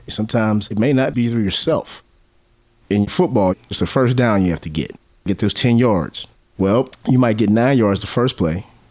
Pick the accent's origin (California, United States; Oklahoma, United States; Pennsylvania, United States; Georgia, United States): Pennsylvania, United States; McKeesport; McKeesport, I attended Centennial Elementary. Then I attended McKeesport High School. At the time I was growing up in McKeesport, the one big thing that was becoming huge was the drug game.